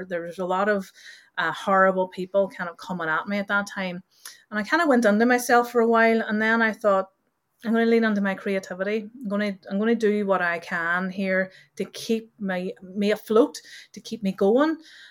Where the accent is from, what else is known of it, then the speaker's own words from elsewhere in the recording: Northern Ireland, United Kingdom; I was growing up in Northern Ireland and it wasn't a particularly nice place growing up